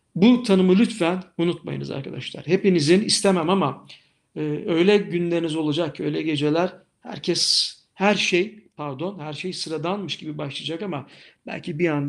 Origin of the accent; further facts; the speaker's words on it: Silifke, Mersin, Turkey; Evet ben 1971 doğumluyum. Silifke doğumluyum. Mersin Silifkeliyim.